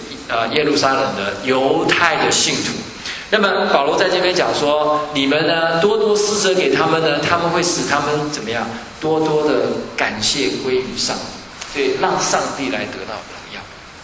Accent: Taiwan; 我们台湾人很会做生意啊

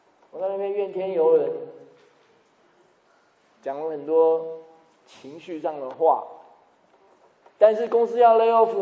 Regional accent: Taiwan; 我们台湾话叫大碎声啊，就是大小声啊

